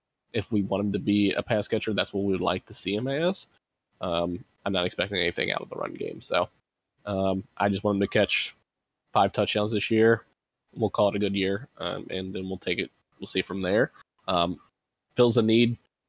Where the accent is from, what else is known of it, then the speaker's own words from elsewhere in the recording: Kentucky, United States; as you guys know, I'm actually from Kentucky.